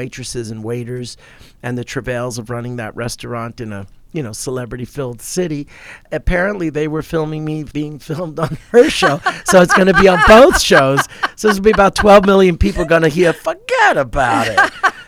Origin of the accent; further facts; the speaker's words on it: New York City, New York, United States; And that was part of my growing up in America and being in New York City.